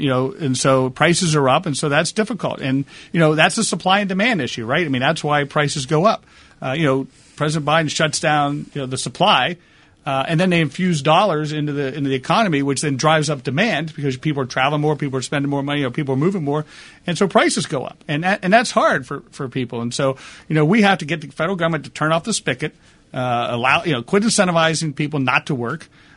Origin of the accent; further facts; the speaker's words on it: Pennsylvania, United States; I'm from the Center County, Penn State. I live 10 miles from Beaver Stadium.